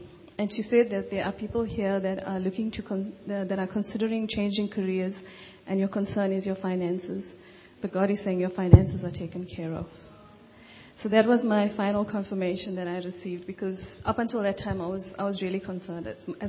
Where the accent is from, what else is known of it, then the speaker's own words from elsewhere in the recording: Durban, KwaZulu-Natal, South Africa; and I grew up in Durban.